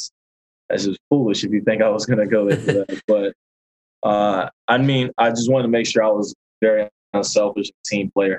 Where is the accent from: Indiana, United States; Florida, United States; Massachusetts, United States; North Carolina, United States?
North Carolina, United States; And then growing up in North Carolina, it's hard to pass up on ACC.